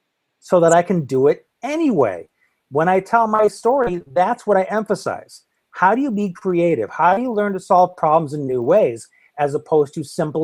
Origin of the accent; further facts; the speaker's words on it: United States; I'm as stubborn American male as anyone else.